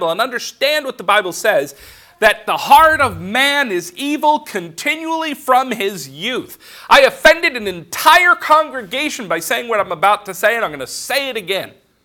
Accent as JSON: {"language": "English", "region": "California", "country": "United States", "tie": "born or raised there", "said": "I grew up in California."}